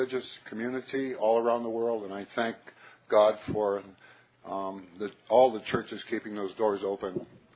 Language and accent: English; Hawaii, United States; I was born and raised in Hawaii.